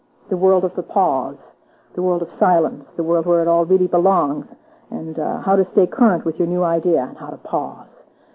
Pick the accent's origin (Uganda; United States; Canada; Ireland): Ireland; It comes with the gift of being Irish, I think.